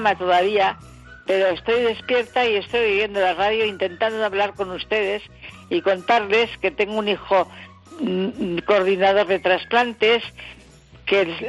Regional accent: Pamplona, Navarre, Spain; somos de Pamplona, ¿sí?

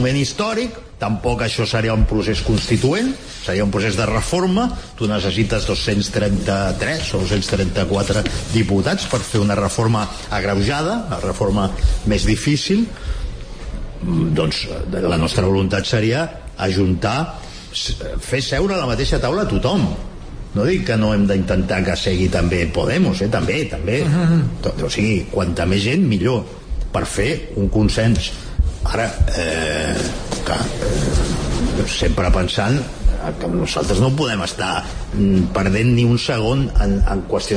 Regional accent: Catalonia, Spain; Vostè em diu que jo no sóc català? Jo sóc el doble de català que ahir, abans de que vostè ho digués. I si m'ho torna a dir, seré 4 vegades més català

